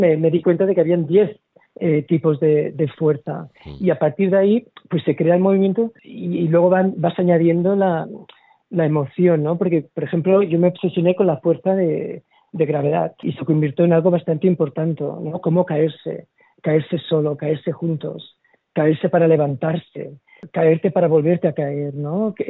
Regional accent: Barcelona, Catalonia, Spain; born there; moved away; also born or lived in London, United Kingdom; empezamos una gira en Barcelona, donde está mi familia y donde yo nací. De Barcelona nos fuimos a Londres, donde yo viví 20 años

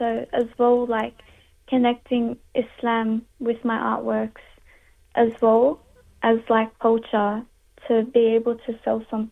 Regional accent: Australia; I'm 18 years old. I'm Lebanese from the Minya Diniya. I was born and raised in Australia. My parents also born here, but my grandparents were born in Lebanon.

